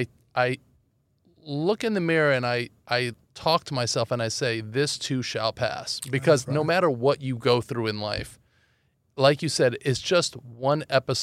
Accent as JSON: {"language": "English", "town": "Los Angeles", "region": "California", "country": "United States", "tie": "born or raised there", "also_born_or_lived": "Iran", "said": "Well, I grew up in Los Angeles. Mm-hmm. I was born in Iran."}